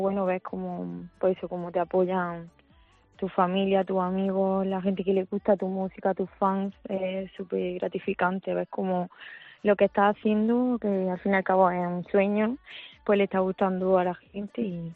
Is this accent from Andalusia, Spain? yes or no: yes; Granada, Andalusia, Spain; Pero bueno, aquí en mi tierra sí que es verdad que me conocen. Tengo muchos bolos este verano también por aquí, por Granada.